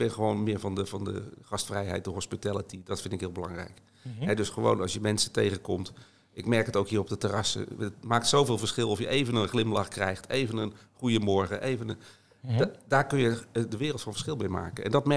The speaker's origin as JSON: {"language": "Dutch", "region": "Randstad", "country": "Netherlands", "lives_now": "Zeeland, Netherlands", "said": "Nee, want ik kom niet officieel uit Nijmegen. Ik kom uit de Randstad. Maar ik heb altijd wel een hang naar Amsterdam."}